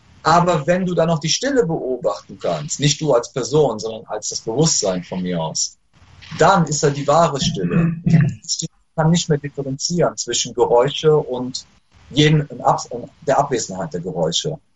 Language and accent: German; Cologne, North Rhine-Westphalia, Germany; bei uns in Köln gibt es den großen Kölner Dom.